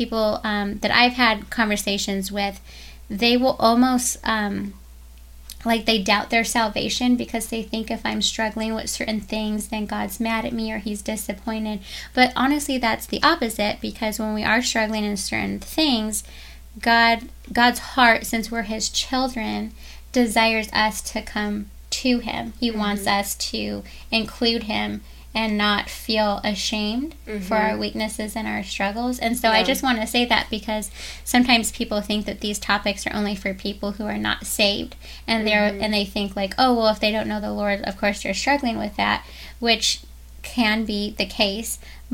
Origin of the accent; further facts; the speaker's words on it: Tucson, Arizona, United States; because I was born and raised actually in Tucson, Arizona.